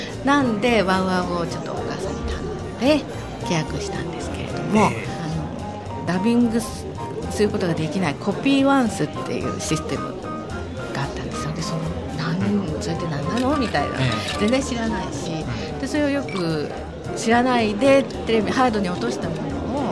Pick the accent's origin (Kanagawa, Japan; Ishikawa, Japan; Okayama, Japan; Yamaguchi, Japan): Okayama, Japan; now in Miami, United States; 生粋の岡山県人なんですがフロリダのマイアミに住んでます。